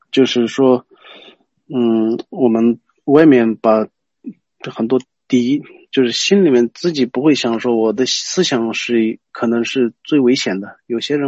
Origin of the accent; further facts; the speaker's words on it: Qinghai, China; 过去的时候好像也发生在我们青海那边嘛